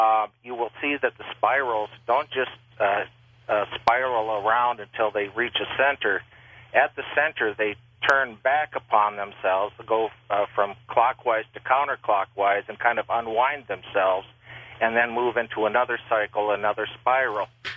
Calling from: Phoenix, Arizona, United States; I'm calling from Phoenix.

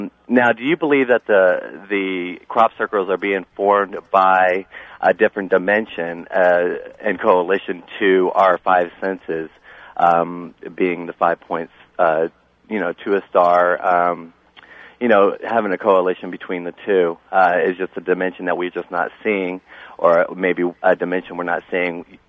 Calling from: Columbus, Ohio, United States; I'm from Columbus, Ohio.

